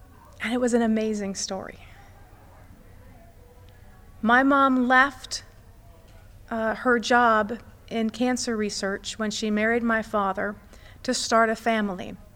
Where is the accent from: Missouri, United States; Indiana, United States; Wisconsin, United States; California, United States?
Indiana, United States; now in Columbus, United States; I grew up in Indiana, but she was, funny enough, she was a Buckeye fan. When I moved to Columbus, she was very, very happy.